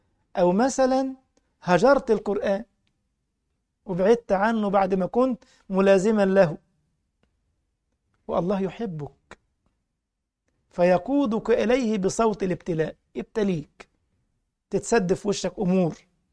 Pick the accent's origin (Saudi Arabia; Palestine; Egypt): Egypt; كان عندنا في مصر حاجه اسمها الاهلي والزمالك، ما زالوا يعني